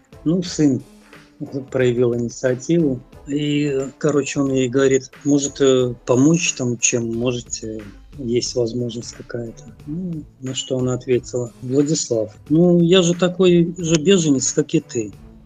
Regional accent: Belarus; Мы сказали, что мы белорусы.

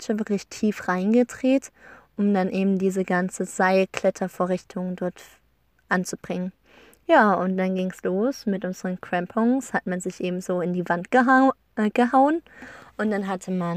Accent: Germany; besonders für mich als Deutsche, die noch nie sowas erlebt hat

